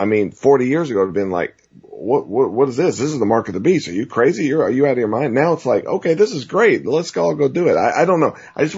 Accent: the South, United States; I grew up in the South, so that's probably one of the reasons people seem to be much more religious there in a certain way.

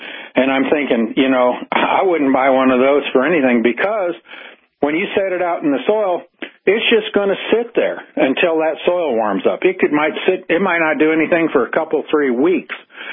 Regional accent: Iowa, United States; I'm from Iowa originally, and a lot of my cousins are big farmers, big time.

